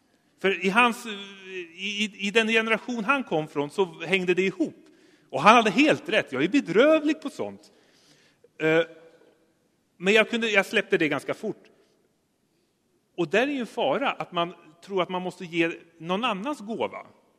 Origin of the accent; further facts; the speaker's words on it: Norrland, Sweden; Jag är ju norrlänning så jag är van vid kalla bilar året runt.